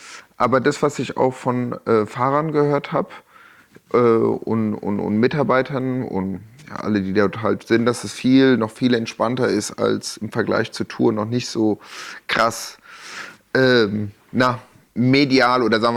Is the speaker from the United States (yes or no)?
no; Italy; In meinem Heimatland.